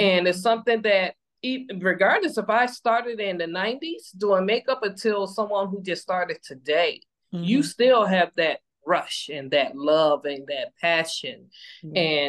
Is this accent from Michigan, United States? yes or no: no; Chicago, Illinois, United States; And we embrace each other because we see someone just like me, and I'm from Chicago, but I was in Portland, Oregon.